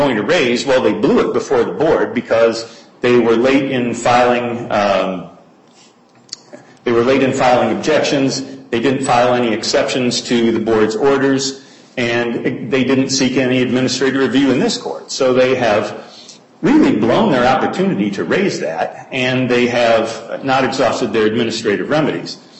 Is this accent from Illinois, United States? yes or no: yes; Chicago, Illinois, United States; But I'm colloquial, too, because I'm from Chicago.